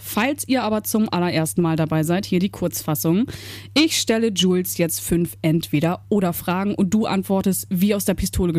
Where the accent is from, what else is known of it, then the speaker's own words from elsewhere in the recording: Northern Germany coast, Germany; Ich bin ja ein Kind der Küste und des Nordens.